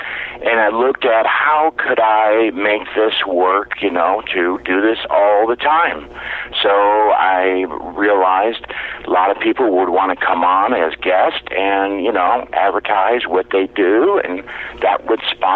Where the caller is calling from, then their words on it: Oklahoma City, Oklahoma, United States; Well, I'm in Oklahoma City, where I live and broadcast from.